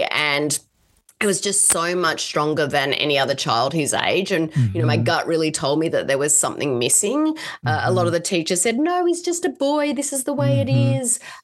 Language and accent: English; Australia; now in Seattle, United States; Yeah, well, I am Australian. I know you're probably shocked when you first hear my voice, but I do live in Seattle, Washington in the US. We've been here for over 8 years.